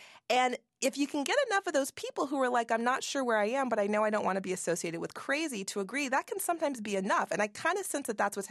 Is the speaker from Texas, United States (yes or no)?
yes; Texas, United States; including gun owners, and I'm from Texas